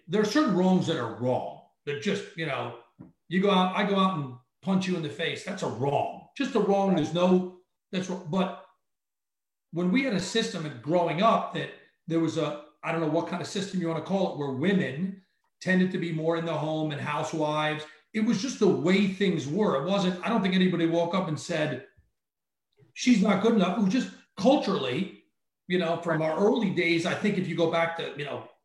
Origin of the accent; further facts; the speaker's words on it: New York, United States; Westchester County.